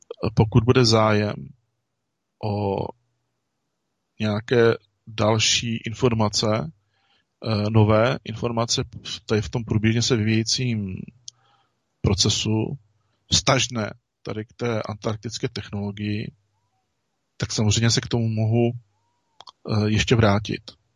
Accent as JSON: {"language": "Czech", "town": "Ostrava", "region": "Moravian-Silesian Region", "country": "Czechia", "said": "Na Dubině, vidíte, já jsem z Vyškovic."}